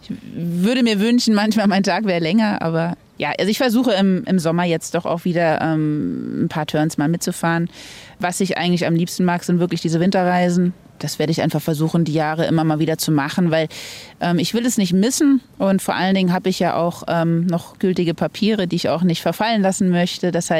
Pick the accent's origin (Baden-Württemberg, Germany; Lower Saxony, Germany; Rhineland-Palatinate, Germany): Rhineland-Palatinate, Germany; ich bin eigentlich aufgewachsen in Rheinland-Pfalz, in der Nähe vom Hunsrück da im Hochwald, in einem ziemlich kleinen Ort, wo man sehr weit weg von Wasser ist.